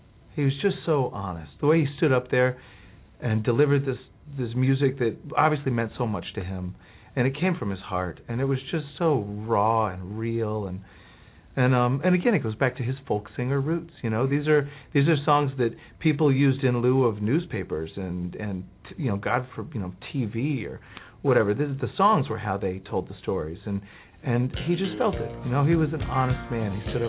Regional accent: Texas, United States; I grew up in Texas, and my parents were lovers of folk music and songs in general. And we used to go to this restaurant called The Easy Way, Roscoe's Easy Way in Dallas.

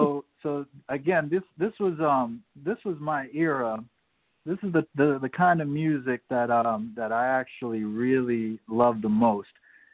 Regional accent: Jamaica; of course, it's no secret that I'm from Jamaica.

